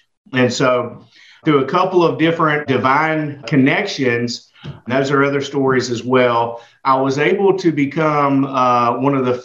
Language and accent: English; Montgomery, Alabama, United States; born there; You know, I was born in Montgomery, Alabama. I grew up very, very poor to a single mother.